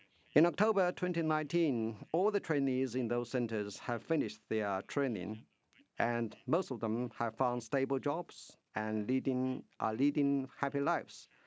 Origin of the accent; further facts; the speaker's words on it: Xinjiang, China; I'm from Xinjiang Uyghur Autonomous Region.